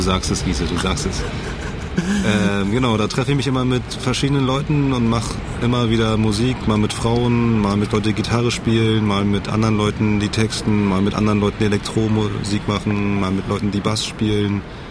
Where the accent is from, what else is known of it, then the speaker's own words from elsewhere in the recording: Berlin, Germany; Ich komme aus Berlin, bin in Berlin geboren